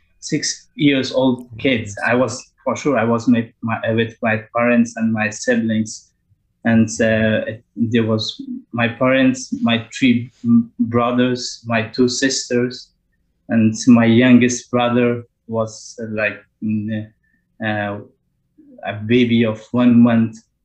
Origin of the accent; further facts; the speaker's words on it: Baghlan, Afghanistan; English is a second language; now in Quebec, Canada; I'm from Baghlan, Afghanistan. And it has been almost 3.5 years. I'm in Quebec, Canada.